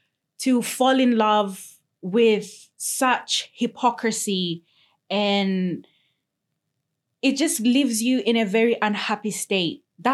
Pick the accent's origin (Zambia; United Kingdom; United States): Zambia; When I was back home, I'd see people, because we'd be traveling very early. Because I remember I was traveling from Lusaka to Northern Province.